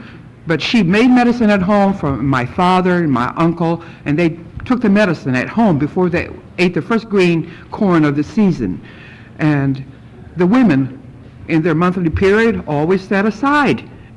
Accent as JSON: {"language": "English", "region": "Oklahoma", "country": "United States", "said": "And so, as I mentioned, I came from Oklahoma, and I look at my own particular Indian Mission Conference."}